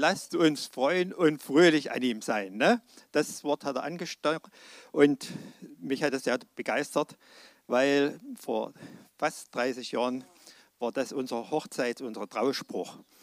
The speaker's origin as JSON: {"language": "German", "region": "Saxony", "country": "Germany", "said": "bin da zwar nicht mächtig, weil ich aus Sachsen komme, aber ich finde das total genial."}